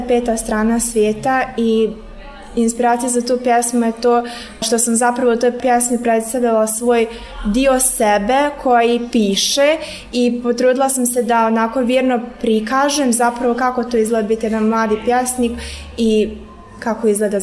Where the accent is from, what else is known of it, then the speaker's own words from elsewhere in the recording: Banja Luka, Republika Srpska, Bosnia & Herzegovina; dolazim iz Banja Luke